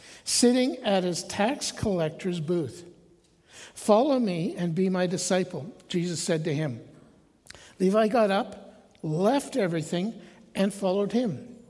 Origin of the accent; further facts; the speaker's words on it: Olds, Alberta, Canada; born there; now in Ponoka, Canada; I was born in Olds. My father is a Baptist pastor, or was.